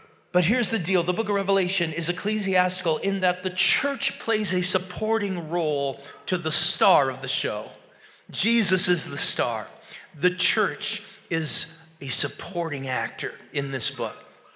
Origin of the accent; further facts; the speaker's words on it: Moose Lake, Minnesota, United States; When I was growing up in Moose Lake, Minnesota, we, on numerous times, probably three or four different occasions, we took vacation